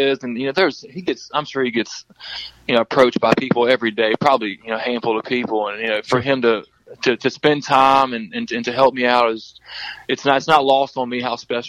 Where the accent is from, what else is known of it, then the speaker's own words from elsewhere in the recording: Salem, Virginia, United States; He's from about an hour away from where I am. I'm from Salem, and he's about an hour away from there, around the Lynchburg area.